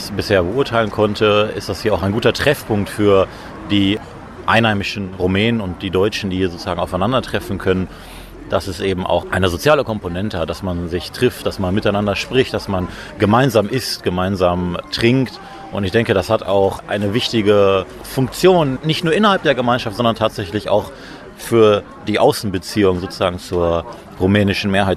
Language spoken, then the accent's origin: German; Germany; Ich komme zwar aus Deutschland, aber ich habe keine direkte Beziehung jetzt hier zum Banat.